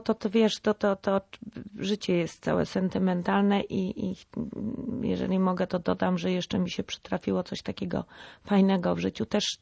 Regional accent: Sopot, Pomeranian Voivodeship, Poland; also born or lived in Gdańsk; Potem był Sopot. No i tak zostało.

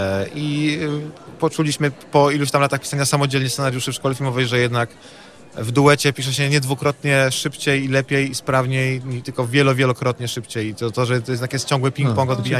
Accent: Głogówek, Opole Voivodeship, Poland; moi koledzy z Głogówka, skąd pochodzę, na Opolszczyźnie

